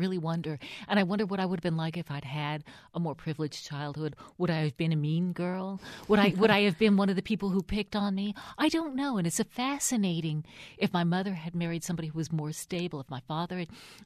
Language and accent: English; West Virginia, United States; accent: West Virginia; when I'm talking about living back in West Virginia, I slip back into my West Virginia accent.